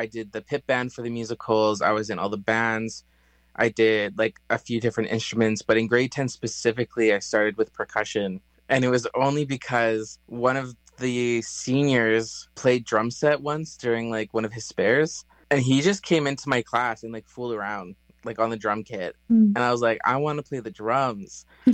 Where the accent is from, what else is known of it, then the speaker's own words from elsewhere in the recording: Ontario, Canada; I am from Treaty 3. I'm Ojibwe. I come from the Wolf Clan.